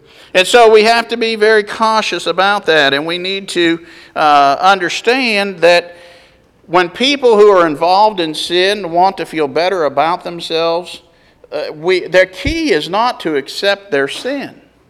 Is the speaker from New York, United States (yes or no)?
no; Chester, West Virginia, United States; when I was growing up on Virginia Avenue in Chester, West Virginia, there were those people who moved in across the street from us